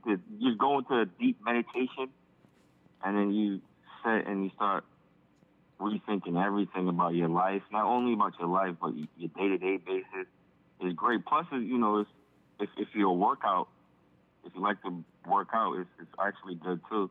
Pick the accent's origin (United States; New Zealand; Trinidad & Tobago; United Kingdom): Trinidad & Tobago; I'm from Trinidad and Tobago, so I know the meaning of not having anything.